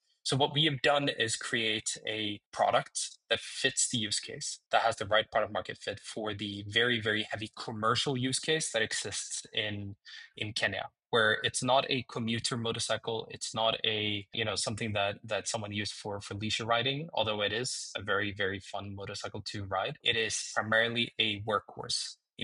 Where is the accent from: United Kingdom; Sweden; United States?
Sweden; I'm from Sweden. Volvo was a huge part of the area where I grew up